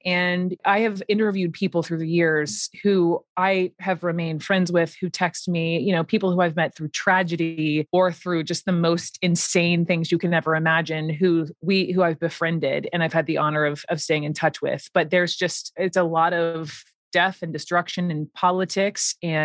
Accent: Atlanta, Georgia, United States; let me check my privilege right here as a white woman born and raised in Atlanta.

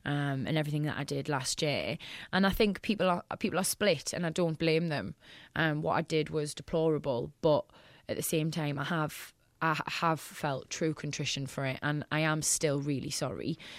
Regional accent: Newcastle, North East England, United Kingdom; I've always loved growing up in Newcastle and being from the northeast.

